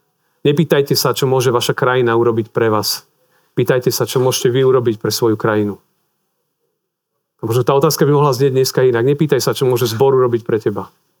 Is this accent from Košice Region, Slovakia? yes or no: no; Lada, Prešov Region, Slovakia; z východného Slovenska, z dedinky Lada pri Prešove